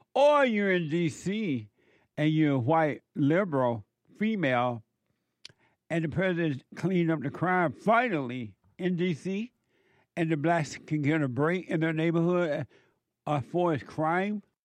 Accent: Alabama, United States; Some of you know I grew up in … And I grew up on a plantation down

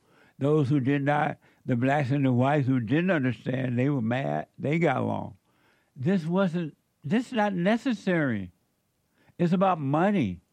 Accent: Alabama, United States; also born or lived in Indiana; When I was growing up in Alabama, I didn't know you couldn't play with white people. So when I went to Indiana, my best friend was white.

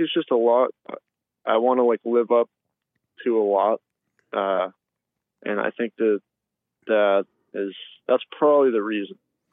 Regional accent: Boston, Massachusetts, United States; and I'm an Irishman from Boston.

